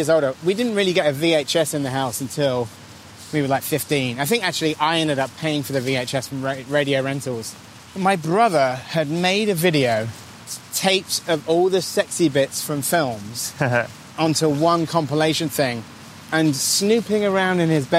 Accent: South West England, United Kingdom; Hot Fuzz is like me causing complete, that is shot in my hometown.

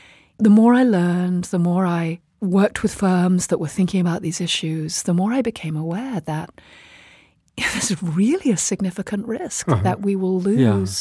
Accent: United Kingdom; You know, I'm British, so I focus on how firms can change.

